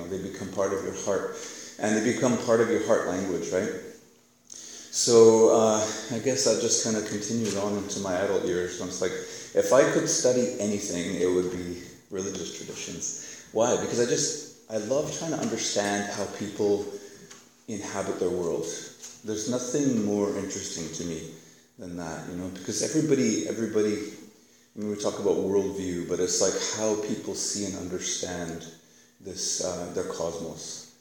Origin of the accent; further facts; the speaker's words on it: India; because I grew up in India, I didn't have Marvel comic books or DC comic books